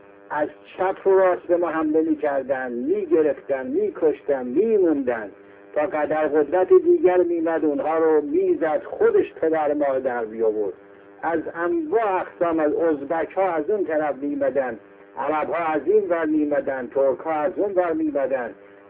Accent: Iran; همه ما ایرانی هستیم، به زبانهای مختلف گویش میکنیم

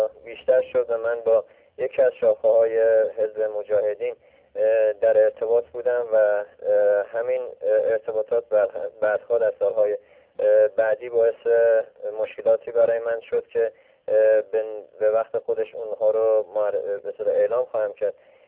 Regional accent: Karaj, Alborz, Iran; born there; متولد سال 1356 در شهرستان کرج به دنیا آمدم

